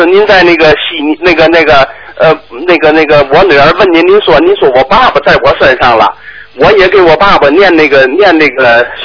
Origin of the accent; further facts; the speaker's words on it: Tianjin, China; 我是天津的，我就赶来参加您。